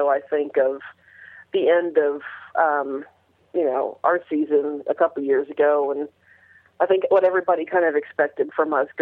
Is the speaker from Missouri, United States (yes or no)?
yes; St. Louis, Missouri, United States; moved away; Yeah, well, you know, I'm from St. Louis, but I've lived down here for a really long time